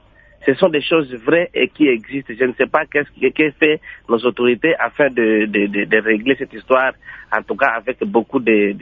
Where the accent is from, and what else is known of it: Maniema, DR Congo